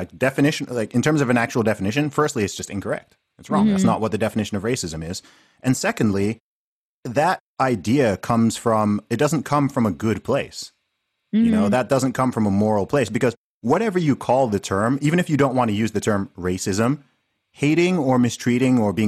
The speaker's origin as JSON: {"language": "English", "country": "Saudi Arabia", "tie": "born or raised there", "said": "I grew up in Saudi Arabia"}